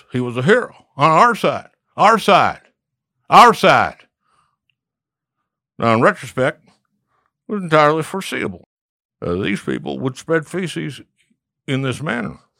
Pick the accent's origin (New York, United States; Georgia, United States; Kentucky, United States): Kentucky, United States; Louisville Sluggers from my home state of Kentucky